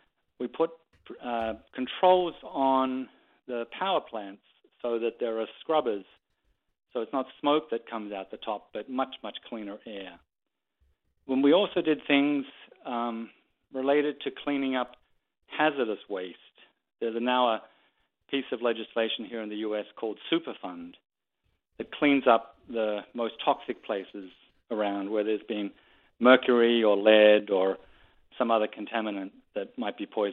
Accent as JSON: {"language": "English", "country": "Australia", "lives_now": "United States", "said": "So here in the U.S. and in my home country of Australia"}